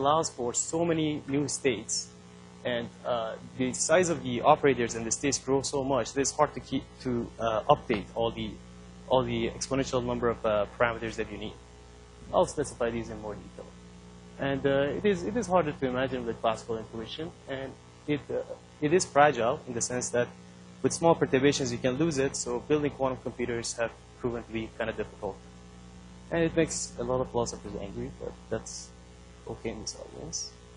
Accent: Canada; Well, being a Canadian, I'm going to use the hockey stick.

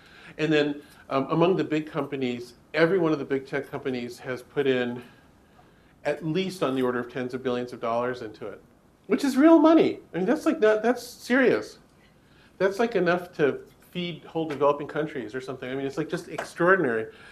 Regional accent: United States; just think of me as an American barbarian, if you like.

